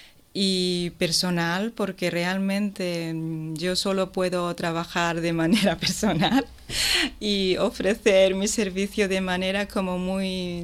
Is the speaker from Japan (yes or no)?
yes; Japan; Spanish is a second language; no sé si es demasiado decir que es mi pueblo, porque soy japonesa, pero realmente siento que es mi pueblo